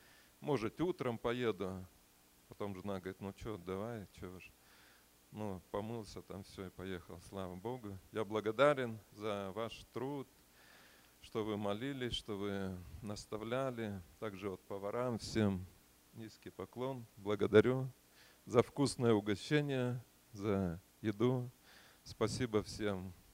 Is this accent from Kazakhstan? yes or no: yes; Kazakhstan; moved away; Мы приехали из Казахстана. Год уже здесь. Живем в Батале.